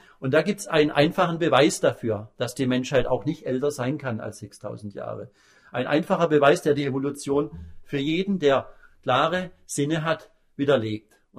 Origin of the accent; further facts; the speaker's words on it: Pforzheim, Baden-Württemberg, Germany; in meiner Heimatstadt Pforzheim ist sehr verbreitet